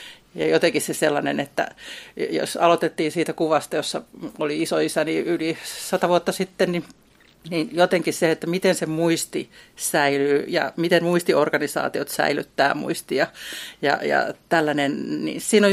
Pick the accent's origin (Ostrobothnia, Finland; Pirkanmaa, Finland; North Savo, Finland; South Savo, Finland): South Savo, Finland; Pieksämäki; also born or lived in Kerava; olen kotoisin Keravalta, mutta ennen kaikkea olen kotoisin Pieksämäeltä. Tässä on Vangasjärven ranta ja itse asiassa äitini viimeinen asuinpaikka tuossa. Ja siis, olen siis kasvanut tämän saman järven rannalla